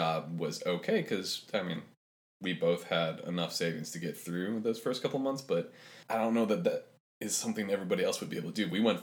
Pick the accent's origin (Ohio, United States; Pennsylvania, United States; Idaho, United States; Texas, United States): Ohio, United States; Cleveland; Well, and we grew up in Cleveland, so I mean, it's a city, but it's a smaller city.